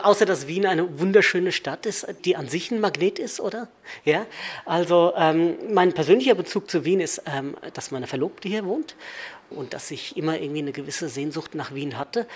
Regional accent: Lynn, Massachusetts, United States; Mein Name ist ursprünglich vielleicht schottisch, aber mein Vater ist Amerikaner und ich bin in den USA aufgewachsen, in Massachusetts, in der Nähe von Boston, Lynn, Massachusetts.

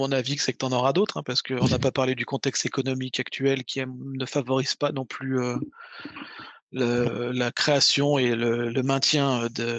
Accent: France; Et chez nous en France

